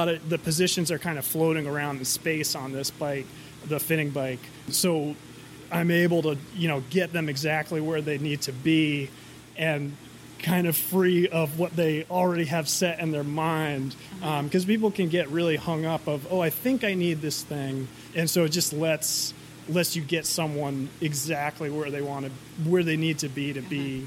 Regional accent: Rhode Island, United States; now in Western Massachusetts, United States; I'm from Rhode Island originally, even though I'm all about Western Mass.

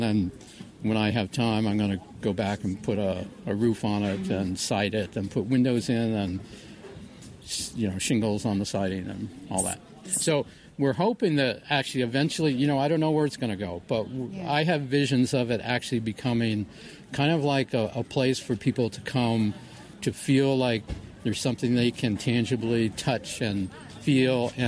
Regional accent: Ashfield, Massachusetts, United States; from Baptist Corner Road in Ashfield and lived here about 30 years.

